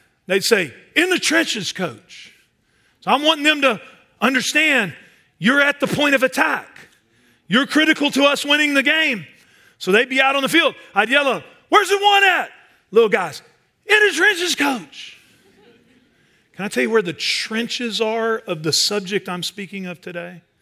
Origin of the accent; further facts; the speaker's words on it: Dallas, Texas, United States; I'm from Dallas. We'll leave it at that, okay?